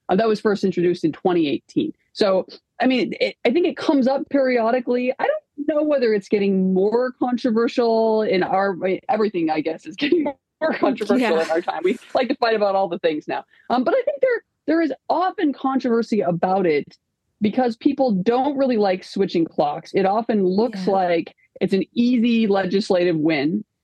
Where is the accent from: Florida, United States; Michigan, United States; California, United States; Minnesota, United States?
Minnesota, United States; I'm Minnesotan, right?